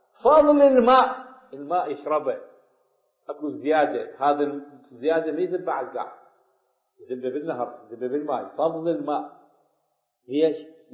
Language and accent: Arabic; Iraq